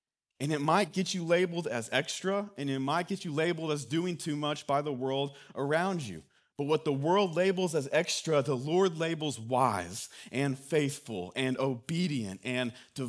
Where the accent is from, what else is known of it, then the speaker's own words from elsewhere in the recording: Knoxville, Tennessee, United States; So growing up in West Knoxville, one of my favorite places to go was a place that's no longer there.